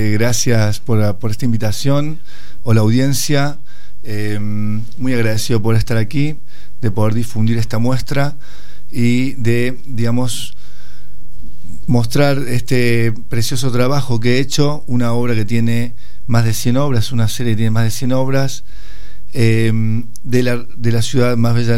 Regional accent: Villa Carlos Paz, Córdoba, Argentina; Yo resido en Villa Carlos Paz, he nacido allí, soy cordobés, vengo de las sierras

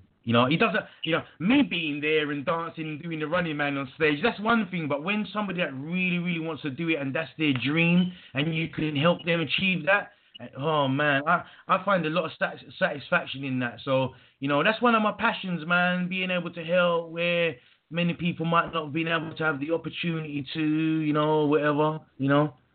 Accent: London, United Kingdom; Yes, sir. I was born in London.

